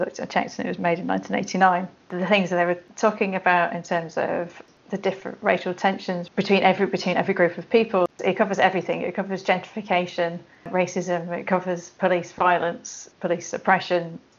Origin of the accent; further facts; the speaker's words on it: United Kingdom; now in Los Angeles, United States; I'm a producer-director originally from the UK, as you can tell from my accent. I now live in LA. I've been here for 3 years.